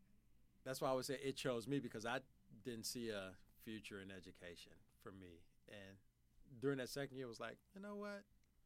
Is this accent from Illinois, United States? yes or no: yes; Chicago, Illinois, United States; Born and raised in Chicago. Grew up on the South Side.